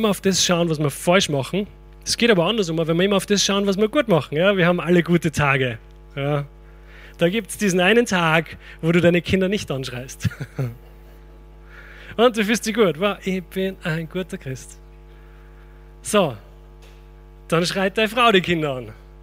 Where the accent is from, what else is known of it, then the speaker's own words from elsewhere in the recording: Austria; Gerade bei uns in Österreich. Wir wollen immer Bari sein mit den Leuten.